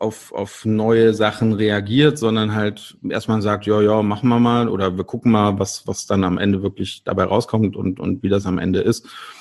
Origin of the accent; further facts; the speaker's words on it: Rhineland, Germany; Nein, wir sind Rheinländer.